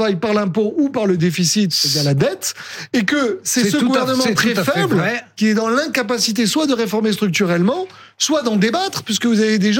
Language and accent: French; south of France, France; et moi, je suis du Sud.